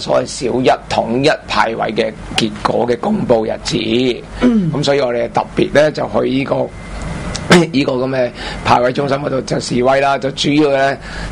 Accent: China; 我大陸人嚟噶嘛

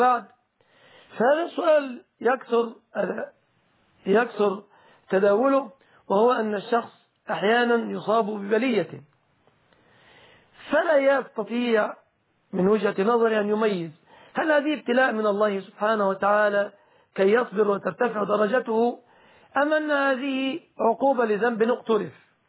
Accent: Egypt; الرقص في دول الخليج ليس كالرقص عندنا في بلادنا مصر.

